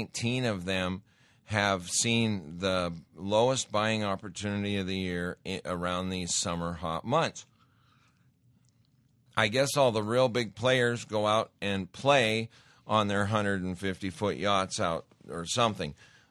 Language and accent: English; Montana, United States; And I've mentioned I grew up in Montana. I've seen some pretty harsh, nasty winters.